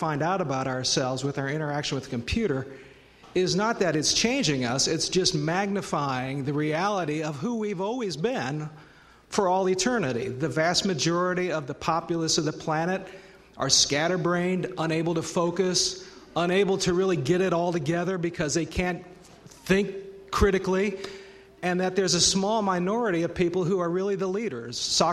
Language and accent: English; Taylorsville, United States; I'm from Taylorsville.